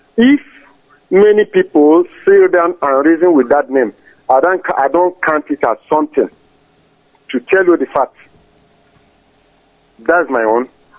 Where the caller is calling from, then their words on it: Kwara, Nigeria; I'm calling from Kwara State.